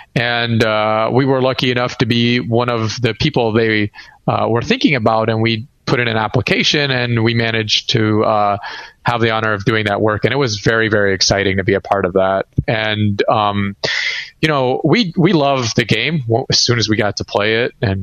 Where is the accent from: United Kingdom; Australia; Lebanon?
Lebanon; now in United States; I grew up in Lebanon, and physical card games growing up in a remote village in Lebanon